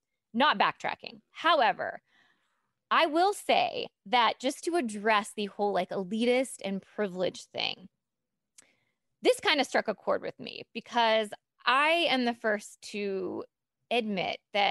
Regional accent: Appalachia, United States; I was from a very low income, I mean, barely middle class area. Okay. I'm from the Appalachia. I got a scholarship for living in the area.

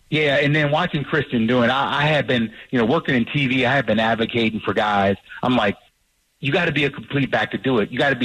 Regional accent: New Orleans, Louisiana, United States; I just did not like the Niners growing up in New Orleans, being a huge Saints fan

